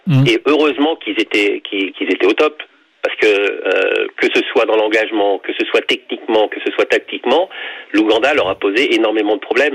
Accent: Benin; je suis béninois et je resterai béninois, même si le Sénégal est mon pays de cœur.

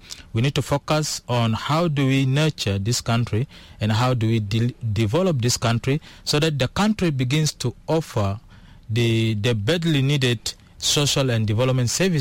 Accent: Mundu, Western Equatoria, South Sudan; I come from Western Equatorial State and from Mundu in particular.

